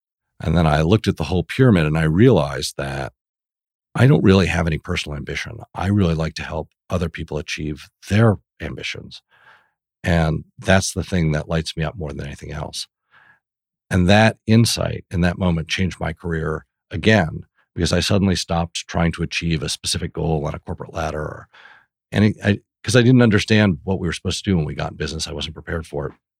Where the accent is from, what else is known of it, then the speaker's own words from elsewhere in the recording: East Coast, United States; And I just thought he was being sort of cool in a way I didn't understand because I'm from the East Coast.